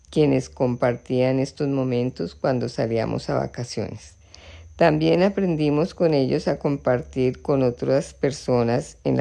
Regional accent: Bogotá, Colombia; born there; nací en Bogotá, mi bella ciudad plena de cultura y oportunidades.

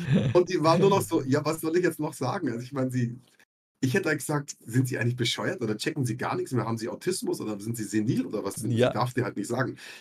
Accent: Bavaria, Germany; Wir sind beide in Bayern groß geworden.

